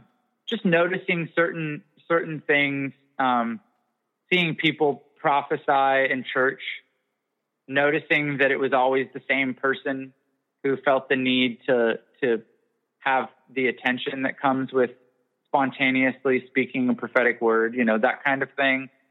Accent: Canada; I'm also Canadian. So there's a cultural element to all of that.

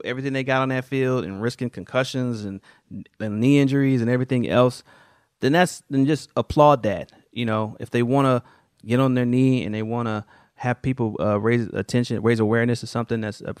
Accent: Kansas City, United States; yeah, I'm from Kansas City

